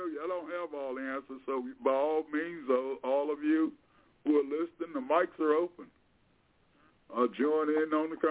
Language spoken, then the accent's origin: English; United States; As an American, I suppose when it comes to those of us who go back and we know the history of the Native Americans